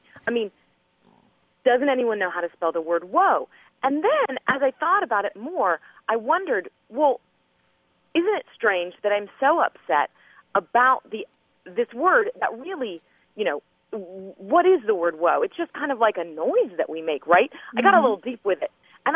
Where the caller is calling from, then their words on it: Dallas, Texas, United States; I'm calling from Dallas